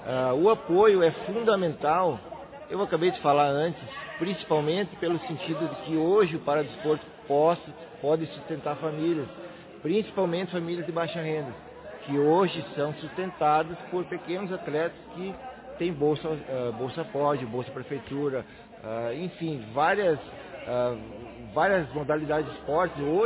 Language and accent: Portuguese; Frederico Westphalen, Rio Grande do Sul, Brazil; eu tenho 44 anos, sou natural aqui de Frederico Mesa.